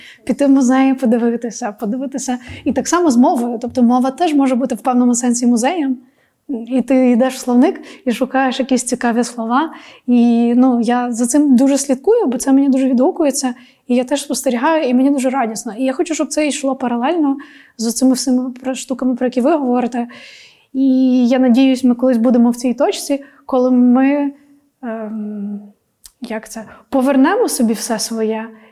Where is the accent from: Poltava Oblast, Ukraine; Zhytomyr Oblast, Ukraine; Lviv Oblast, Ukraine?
Poltava Oblast, Ukraine; Тому що я ж з Полтавської області. Ви ж знаєте, як в Полтавській області балакають?